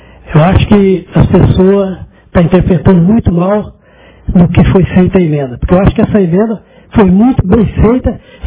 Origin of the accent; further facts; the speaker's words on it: Jaci, São Paulo, Brazil; Porque nós somos de Jaci, nós temos que defender o nosso povo de Jaci.